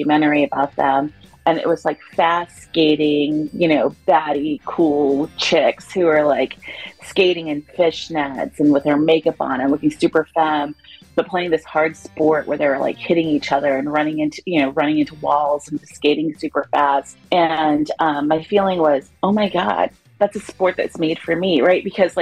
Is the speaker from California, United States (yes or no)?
no; Chicago, Illinois, United States; I am 50 years old now, and I'm from Chicago, Illinois.